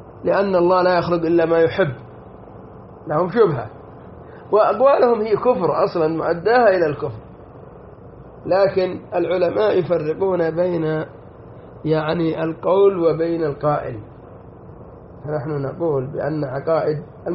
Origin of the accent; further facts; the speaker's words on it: Yemen; كان عندنا في اليمن بعض النساء زوجت من المكارمة